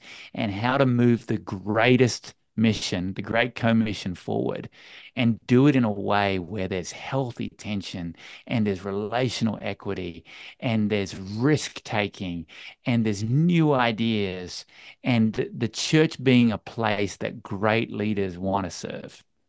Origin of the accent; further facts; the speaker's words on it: Australia; accent: Australian; Sometimes my Australian accent gets me, I'd say a renaissance.